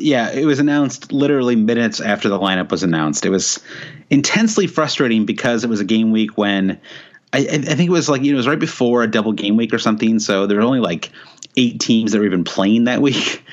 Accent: United States; as an American, too

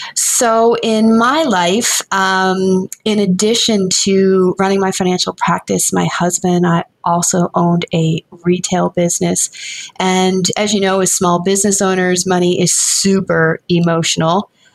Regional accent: Nova Scotia, Canada; I grew up in Nova Scotia

